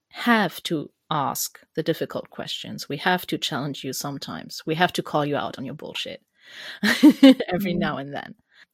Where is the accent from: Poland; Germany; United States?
Germany; accent: German; English is a second language; Sorry, truths or not. My German accent.